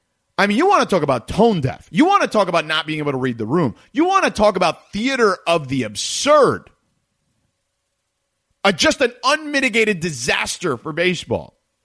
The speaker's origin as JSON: {"language": "English", "town": "New York City", "region": "New York", "country": "United States", "tie": "born there", "said": "Like, for example, I was born in New York. I don't associate with New York, per se."}